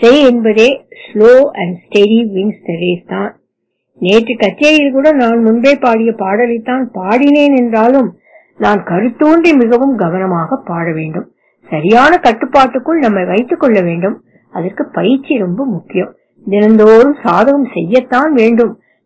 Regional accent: Madurai, Tamil Nadu, India; நான் மதுரையைச் சேர்ந்தவன். சின்ன வயதிலிருந்தே இஷ்ட தெய்வம் மீனாட்சி தான்.

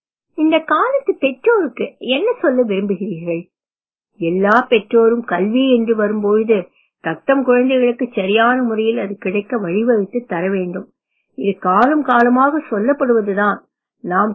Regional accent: Alappuzha, Kerala, India; also born or lived in England / Palakkad; அவர்கள் 1976 இங்கிலாந்து சென்றார்கள். நான் அங்குதான் பிறந்தேன். ஆனால் நான் கைக்குழந்தையாக இருக்கும் பொழுது என்னை கேரளத்தில் ஆலப்புழையில் இருந்த என் தாத்தா வீட்டிற்கு அனுப்பிவிட்டார்கள். என் சிறு வயதில் தாத்தா ஆலப்புழையிலிருந்து பாலக்காட்டுக்கு குடிபெயர்ந்தார்.

